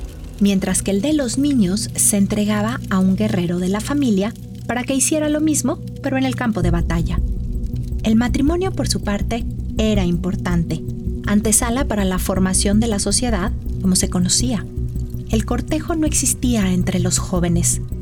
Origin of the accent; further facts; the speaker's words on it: Mexico; la historia que nos había llegado de quiénes somos las mujeres mexicanas desde nuestro pasado primero